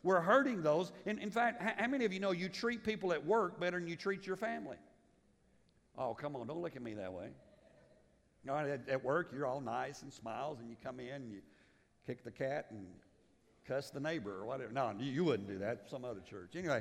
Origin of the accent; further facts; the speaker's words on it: Liberia; most of you know I grew up in Africa, was born there.